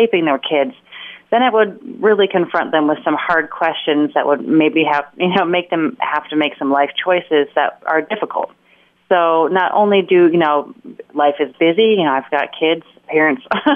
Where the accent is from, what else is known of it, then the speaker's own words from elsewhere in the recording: Indiana, United States; A radio host in Indiana, my home state, posted pictures from a friend